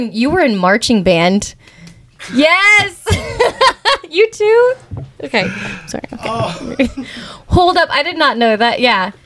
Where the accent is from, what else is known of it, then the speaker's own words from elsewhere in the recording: El Dorado Hills, California, United States; I grew up in El Dorado Hills, just like suburb city, and everyone played soccer and I didn't.